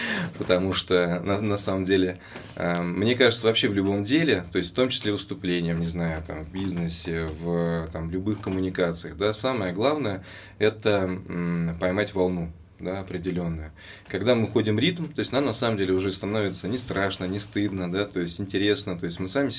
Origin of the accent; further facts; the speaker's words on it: Vyshny Volochyok, Tver Oblast, Russia; now in Moscow, Russia; Родился я сам в Твери. В раннем возрасте родители переехали в Вышний Волочек. Это маленький город между Петербургом и Москвой. На тот момент население было 60 тысяч человек.